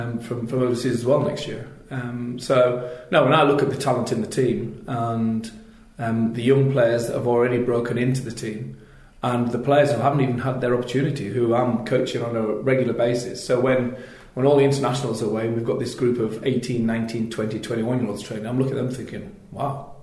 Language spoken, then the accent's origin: English; Yorkshire and the Humber, United Kingdom; I'm from Yorkshire, which is a very similar demographic in that you've got Leeds, which is the city centre, the city, and Yorkshire's the county